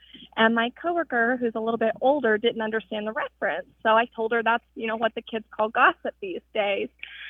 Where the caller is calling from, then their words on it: Denton, Texas, United States; I'm calling from Denton, Texas.